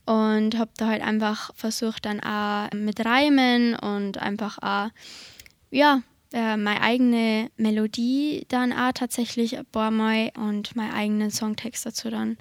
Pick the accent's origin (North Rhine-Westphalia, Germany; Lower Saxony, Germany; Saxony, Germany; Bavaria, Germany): Bavaria, Germany; ich komme aus dem Landkreis Passau